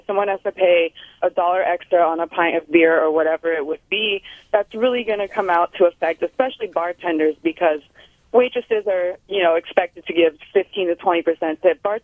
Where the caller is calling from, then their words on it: San Francisco, California, United States; calling from San Francisco.